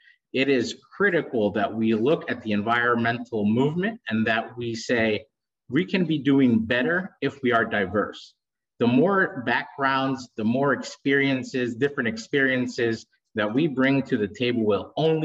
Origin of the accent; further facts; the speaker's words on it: West Virginia, United States; also born or lived in Bogota, Colombia / Chicago; I was born in Bogota, Colombia. I grew up in a small town in West Virginia. I moved to Chicago and lived there for 10 years.